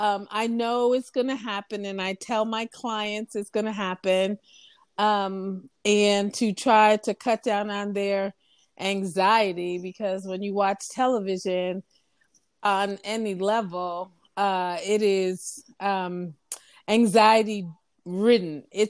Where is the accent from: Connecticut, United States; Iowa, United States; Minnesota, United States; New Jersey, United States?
Connecticut, United States; moved away as an adult; now in Texas, United States; I'm from Connecticut and I moved to Texas because at the time direct entry midwifery was legal in Texas.